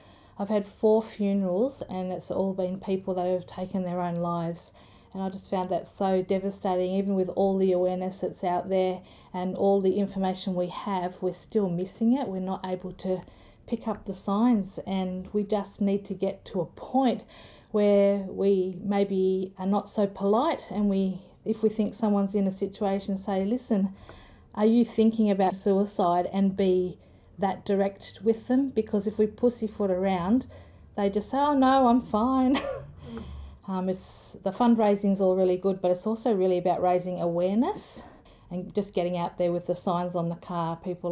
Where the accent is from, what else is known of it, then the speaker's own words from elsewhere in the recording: Canberra, Australian Capital Territory, Australia; I'm from Canberra.